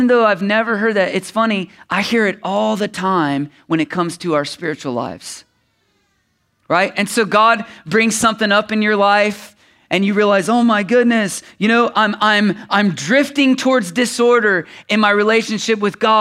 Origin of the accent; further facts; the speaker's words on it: United States; I've been around farmers my whole life because I grew up in Brown County.